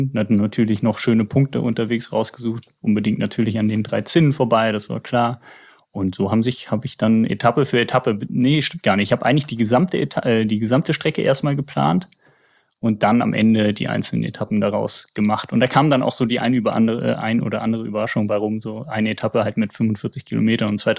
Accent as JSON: {"language": "German", "region": "Eifel", "country": "Germany", "said": "Ich komme ja aus der Eifel und genau, wir besuchen auch gerne mal meine Eltern."}